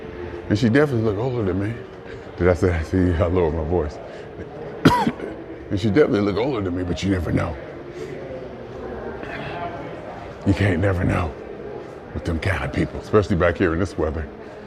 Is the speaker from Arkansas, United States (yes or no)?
no; Youngstown, Ohio, United States; now in Boardman, United States; You see, I grew up in Youngstown, and it's... But come out here, I love it out here.